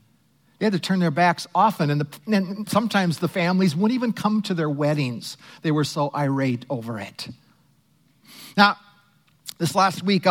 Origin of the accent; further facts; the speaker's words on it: Cokato, Minnesota, United States; When I was growing up in Cokato, Minnesota, I look back and with all the flaws that my parents had